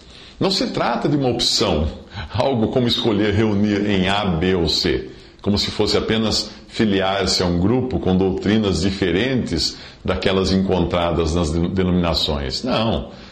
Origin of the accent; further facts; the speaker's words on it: Limeira, São Paulo, Brazil; quando voltamos a Limeira, que é a minha cidade natal